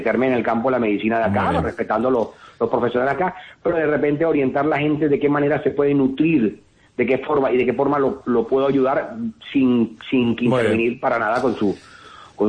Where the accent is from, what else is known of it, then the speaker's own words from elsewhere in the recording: Venezuela; yo ejercí 30 años en Venezuela. Yo soy venezolano, que tengo nacionalidad europea también. Estoy con doble nacionalidad acá.